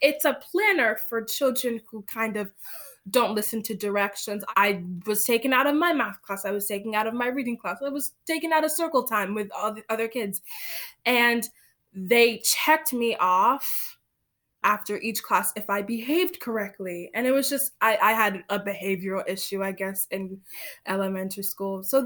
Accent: Nigeria; now in Kennebunk, United States; they know that we're from Nigeria.

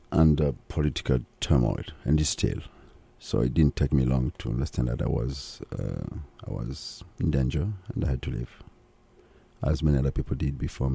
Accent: Burundi; also born or lived in Switzerland; Primarily grew up in Burundi because I spent a few years in Switzerland and then came back in Burundi where I completed my college. University of Burundi.

